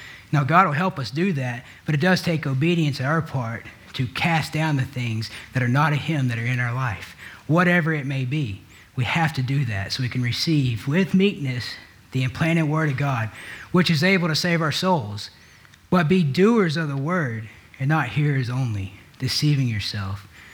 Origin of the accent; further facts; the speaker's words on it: Texas, United States; And my home state is riddled with them.